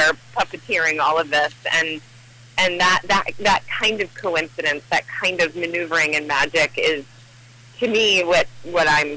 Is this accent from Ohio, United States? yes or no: no; Yonkers, New York, United States; born there; now in California, United States; But you know, I've always been an East Coaster. I was born in Yonkers. I'm, you know, through and through, I'm a New Englander.